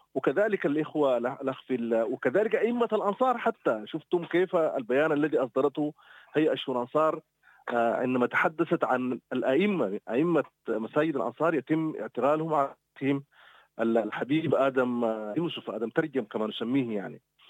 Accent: Sudan; إذا لن نلتقي كسودانيين كقوى سياسية للبحث عن منافذ ومداخل لتخفيف معاناة أهل السودان ووقف الحرب

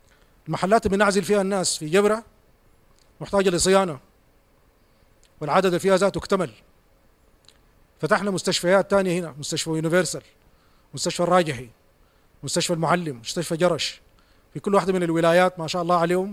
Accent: Sudan; قادرين احنا كشعب سوداني قادرين ننضبط

